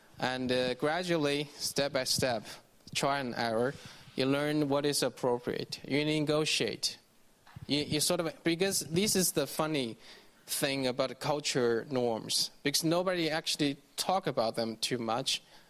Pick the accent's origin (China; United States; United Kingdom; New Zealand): China; English is a second language; moved away; I can relate to this very much because in China we have things that happen really, really fast. My hometown, when I left, there was no metro system whatsoever. Now we have 8 lines of metro system. And as a native, I don't know how to take metro in my hometown.